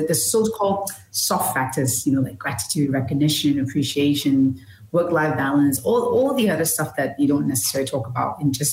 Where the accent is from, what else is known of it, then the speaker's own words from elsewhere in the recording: Malaysia; I'm Malaysian